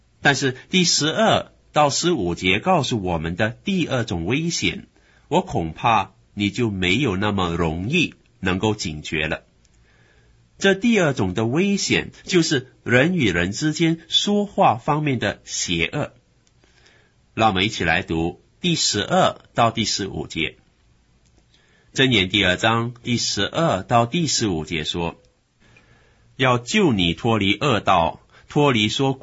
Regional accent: China; 我们中国人的俗语有说，祸从口出，这句话说得很有道理。

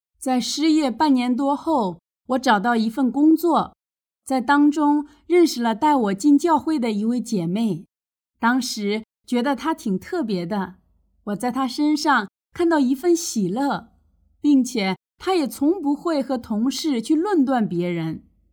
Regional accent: Guangdong, China; 我出生在广东一个普通的农民家庭，是家里最小的。我家以养鱼为生，方圆几里中就只有我们一家五口人

